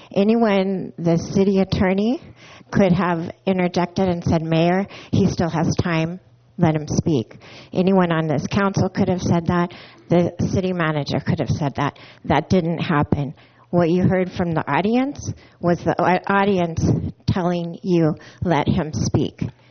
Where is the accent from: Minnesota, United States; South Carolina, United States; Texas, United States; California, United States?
California, United States; Morro Bay; And staff, I'm from North Morro Bay.